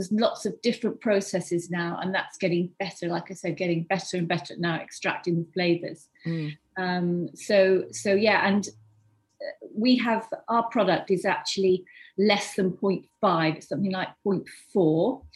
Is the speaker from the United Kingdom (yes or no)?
yes; South West England, United Kingdom; Also, because we're from Devon, we wanted to have the coastline as part of our product.